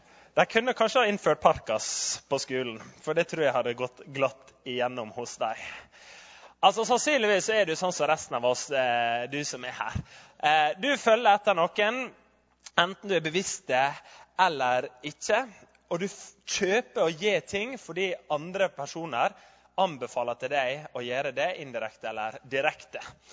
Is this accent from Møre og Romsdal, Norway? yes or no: yes; Møre og Romsdal, Norway; accent: Sunnmøre; og som du hører så ikke jeg fra Oslo. Jeg snakker sunnmørsk